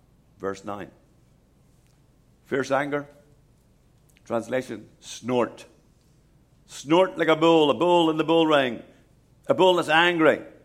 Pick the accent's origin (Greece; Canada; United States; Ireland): Ireland; Now, I'm Irish. My little town had 5,000 people. And like many European towns, we had a town square.